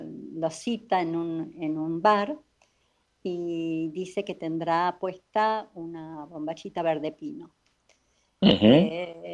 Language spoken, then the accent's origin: Spanish; Argentina; born there; moved away; also born or lived in Paraguay / Peru / Colombia / Ecuador; Nací en la Argentina, pero crecí como mujer afuera en Latinoamérica.